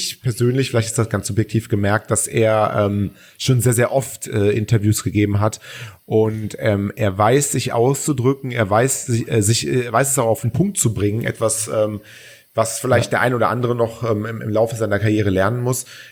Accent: Cologne, North Rhine-Westphalia, Germany; weil ich bin Kölner

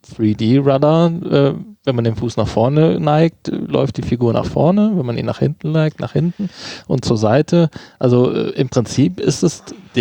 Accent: North Rhine-Westphalia, Germany; Bei uns im Ruhrgebiet sagt man das auch.

